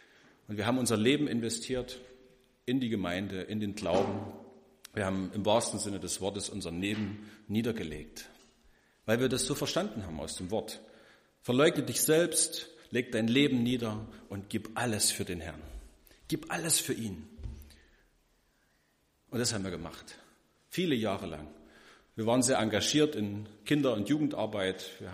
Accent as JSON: {"language": "German", "region": "Saxony", "country": "Germany", "tie": "born or raised there", "moved": "as an adult", "lives_now": "Görlitz, Germany", "said": "Ich komme aus dem Erzgebirge, bin dort aufgewachsen und bin um 1998 zum Studium nach Görlitz gekommen und bin hier hängen geblieben. Bin seitdem hier, bin nicht mehr weggegangen."}